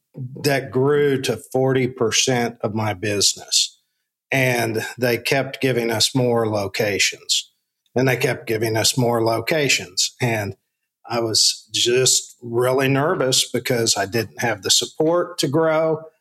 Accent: Oklahoma, United States; Well, my hometown is where I live, and it's in a small city in northern Oklahoma.

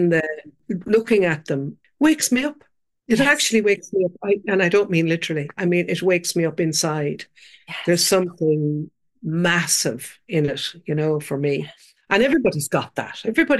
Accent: Kilkenny, County Kilkenny, Ireland; I still live in Dublin and I'm from Kilkenny City. I grew up over a pub, but like then I went to Dublin, I lived there most of my life, brought my kids up there.

